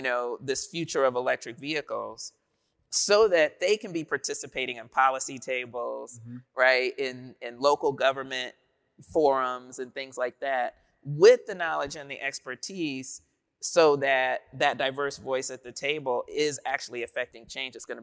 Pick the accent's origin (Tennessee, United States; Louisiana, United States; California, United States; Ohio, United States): Ohio, United States; Dayton; You know how you lean back, and I'm from Dayton, Ohio, so I lean